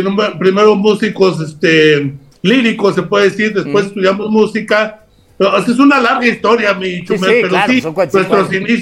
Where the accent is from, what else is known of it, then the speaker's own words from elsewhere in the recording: San Luis Potosí, Mexico; Somos potosinos, mi Chumel.